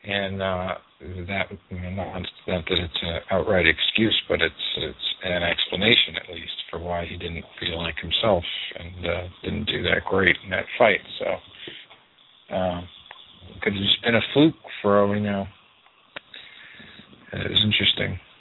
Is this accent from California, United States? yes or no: no; Dorchester, Massachusetts, United States; when he came to my hometown where I grew up, Dorchester, Massachusetts.